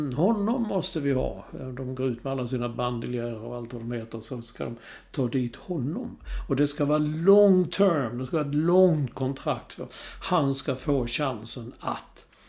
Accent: Sweden; han är ju svensk och vi är svenskar

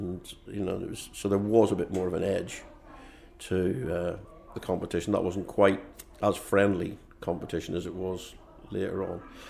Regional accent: Northern Ireland, United Kingdom; And again, growing up in Northern Ireland, that really hit home

